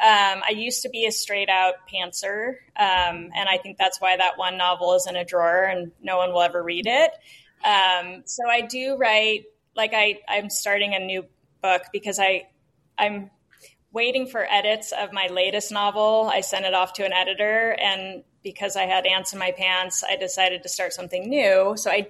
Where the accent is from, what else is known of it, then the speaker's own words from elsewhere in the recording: Newport Beach, California, United States; I grew up in Newport Beach, California.